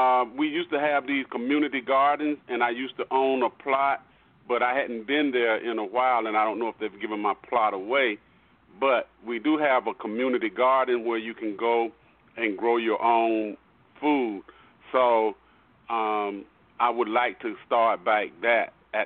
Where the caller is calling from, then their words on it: Orlando, Florida, United States; I'm calling from Orlando, Florida.